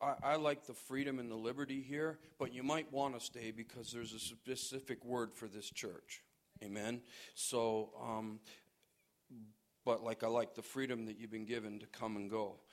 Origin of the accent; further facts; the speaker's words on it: Buffalo, New York, United States; Manna was kind of like bread, and birds have wings, and so I'm from Buffalo.